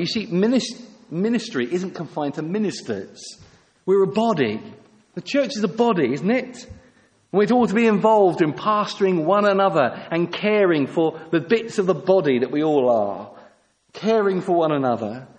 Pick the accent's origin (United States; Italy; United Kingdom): United Kingdom; England; We're English, aren't we?